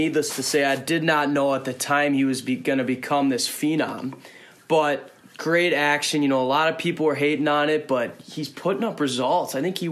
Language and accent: English; Minnesota, United States; And growing up in Minnesota, I kind of idolized the Gophers and wanted to be there.